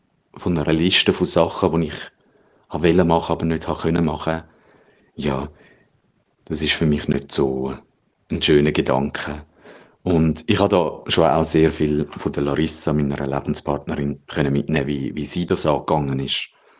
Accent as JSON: {"language": "German", "region": "Zurich", "country": "Switzerland", "said": "ich bin 38, ich komme aus Zürich"}